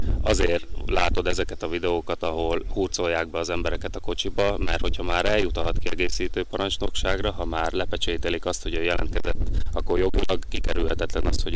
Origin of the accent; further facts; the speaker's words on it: Velyka Dobron, Zakarpattia Oblast, Ukraine; Én egy 6000 fős, legnagyobb magyar lakta településen születtem, Nagy-Dobronyba, messziről híres már csak a paprikája is, meg az emberei.